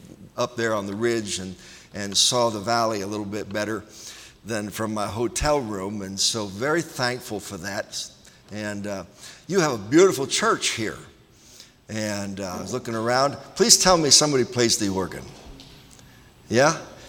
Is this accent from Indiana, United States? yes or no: no; Washington, District of Columbia, United States; born there; I guess I was born in Washington, D.C. And a very, very, very, very long time ago.